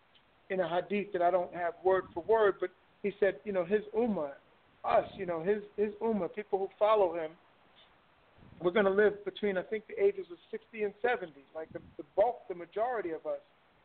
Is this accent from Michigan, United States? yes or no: no; Winston-Salem, North Carolina, United States; from Winston-Salem, North Carolina.